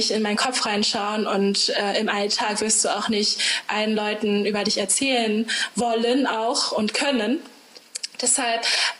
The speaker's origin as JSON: {"language": "German", "country": "Germany", "tie": "born or raised there", "said": "Ich bin eigentlich Deutsche, aber ich würde am liebsten das eigentlich weglassen, denn ich bin hier aufgewachsen"}